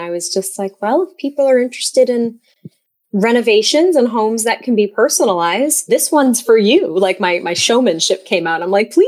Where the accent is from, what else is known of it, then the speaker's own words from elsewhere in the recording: New England, United States; And I am originally from New England.